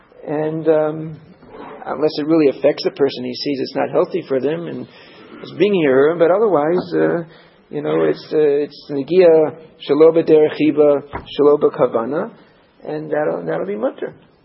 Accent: Midwest, United States; I'm from the Midwest, you know.

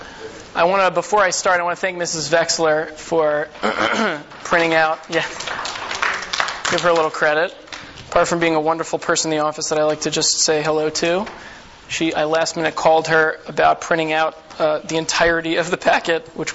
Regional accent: New York, United States; now in US South; I'm really from New York, so when you come to the South, you really appreciate not being in New York anymore.

